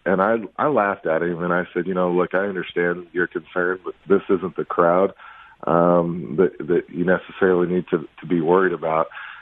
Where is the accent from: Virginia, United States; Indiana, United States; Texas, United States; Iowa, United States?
Texas, United States; born there; moved away; I was born in Texas, and I moved here in 1995, but this is my home.